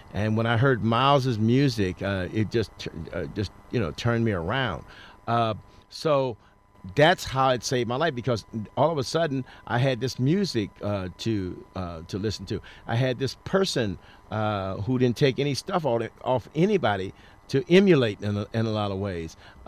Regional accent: St. Louis, Missouri, United States; Well, I was going to a school. I had integrated a school in St. Louis and where they didn't want me there.

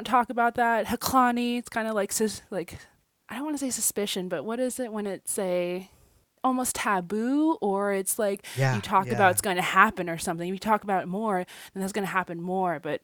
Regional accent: Fairbanks, Alaska, United States; I was born and raised on the Lower Tanana Diné lands in Fairbanks, Alaska.

